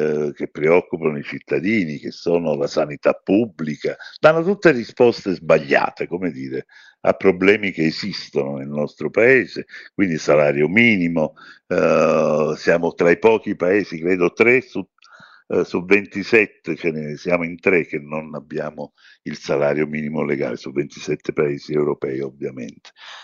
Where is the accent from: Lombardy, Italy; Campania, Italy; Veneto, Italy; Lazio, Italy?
Campania, Italy; Naples; perché come sapete sono napoletano